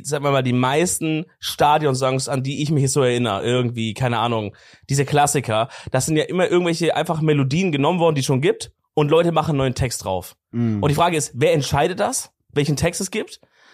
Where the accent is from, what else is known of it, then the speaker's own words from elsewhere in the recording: Germany; Als Deutscher kann man das, glaube ich, gar nicht, also für uns ist Fußball ja so wirklich das, der Sport, Bro, das Erlebnis, weißt du, was ich meine? Ja. So, damit wächst du auf.